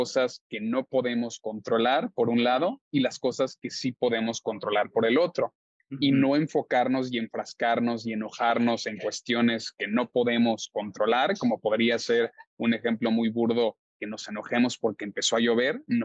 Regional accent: Mexico; por ejemplo, tú y yo siendo mexicanos

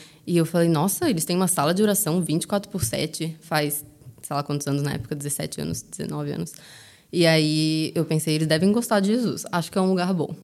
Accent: Florianópolis, Santa Catarina, Brazil; also born or lived in São Paulo, Brazil; eu nasci em São Paulo, mas vim pra cá, pra Florianópolis, desde criança.

